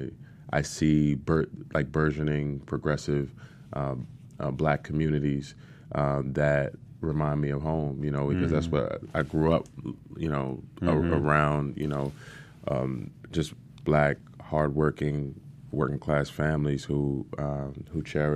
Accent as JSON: {"language": "English", "town": "Washington", "region": "District of Columbia", "country": "United States", "tie": "born there", "said": "I was born in Washington, D.C."}